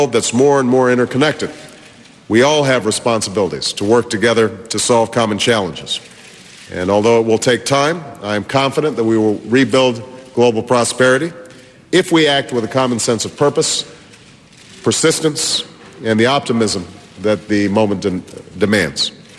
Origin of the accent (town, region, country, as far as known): Illinois, United States; born or raised there